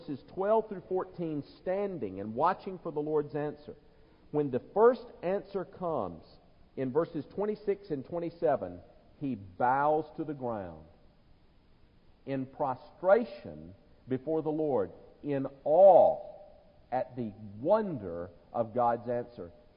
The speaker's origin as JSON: {"language": "English", "town": "Greenville", "region": "South Carolina", "country": "United States", "said": "I'm from Greenville, South Carolina."}